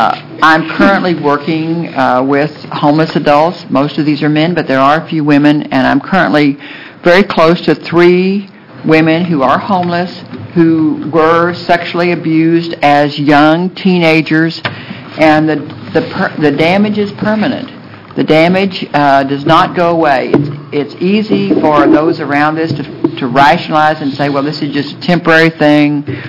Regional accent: Corvallis, Oregon, United States; former legislator, former county commissioner, and now a citizen, mainly doing advocacy for homeless persons. And I want to thank you for taking up this very serious issue. I'm from Corvalli

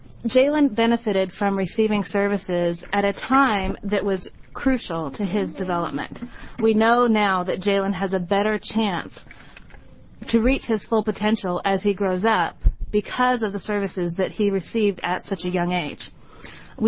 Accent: Oregon, United States; I'm from Clackamas County.

